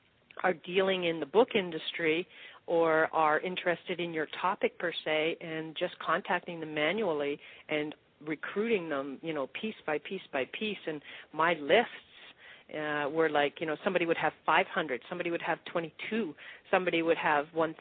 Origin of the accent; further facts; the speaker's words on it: Canada; moved away as an adult; also born or lived in Toronto; now in United States; because I was moving from Toronto down to the U.S. Once I said I was going to be an internet marketer, I flew back home to Canada. We sold our house. We moved down to the U.S.